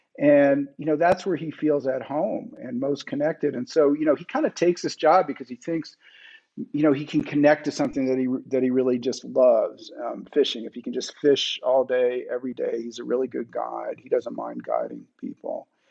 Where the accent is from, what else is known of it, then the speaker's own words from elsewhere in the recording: Brooklyn, New York, United States; Yeah. I mean, I grew up in Brooklyn Heights, you know